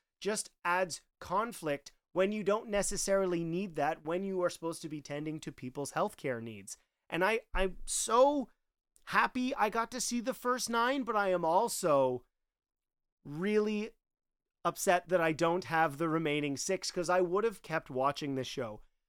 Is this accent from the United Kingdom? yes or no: no; Canada; being a Canadian, watching something taking place in the United States